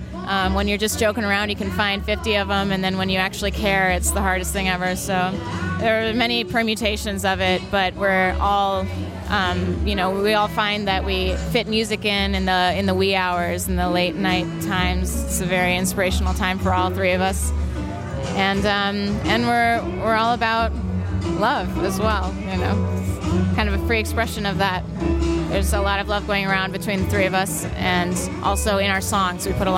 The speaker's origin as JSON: {"language": "English", "town": "Winona", "region": "Minnesota", "country": "United States", "said": "I'm from Winona originally, a little outside of Winona, Wiscoy Valley. So I love coming back here and playing."}